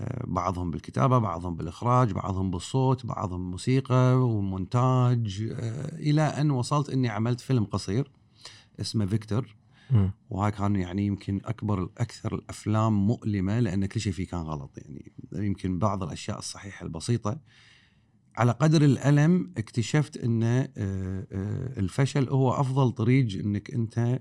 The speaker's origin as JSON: {"language": "Arabic", "country": "Kuwait", "said": "الثقافة السائدة هنا عندنا بالكويت إن السينما هو مكان تروح له تقص تذكرة وتطالع فيلم أجنبي مو عربي ولا كويتي"}